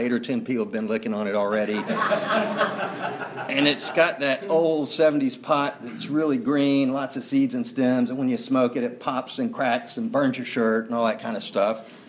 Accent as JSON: {"language": "English", "town": "Atlanta", "region": "Georgia", "country": "United States", "tie": "born or raised there", "said": "I was born right here in Atlanta. Grew up sort of in this neighborhood, a little bit west of here near Chestain Park."}